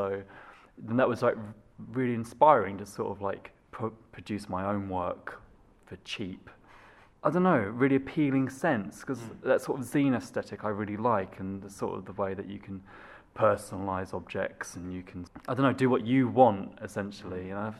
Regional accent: England, United Kingdom; he was from England and I was from England

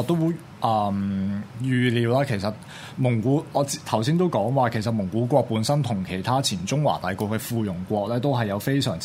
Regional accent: Hong Kong; 其實啊，亦都係我哋香港人成日忽略㗎啦

